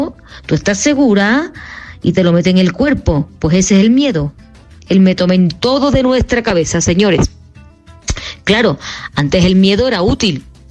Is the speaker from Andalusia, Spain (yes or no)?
yes; Seville, Andalusia, Spain; como buena sevillana y voz del pueblo que soy